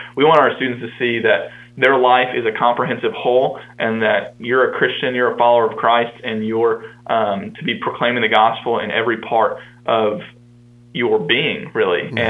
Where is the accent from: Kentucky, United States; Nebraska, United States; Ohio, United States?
Kentucky, United States; Bowling Green; So I grew up in Bowling Green, Kentucky, and went to Western Kentucky University.